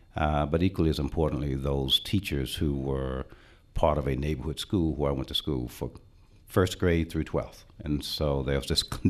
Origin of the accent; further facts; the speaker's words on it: Winston-Salem, North Carolina, United States; I was fortunate growing up in Winston-Salem to have a climate with two incredible parents